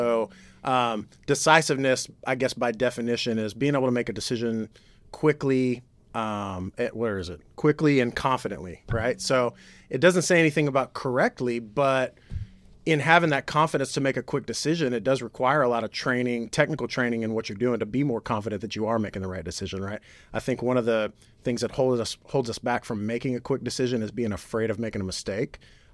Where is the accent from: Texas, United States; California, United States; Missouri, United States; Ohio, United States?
Texas, United States; Houston; I grew up in the area. I came from the Houston area. I've been here almost my whole life.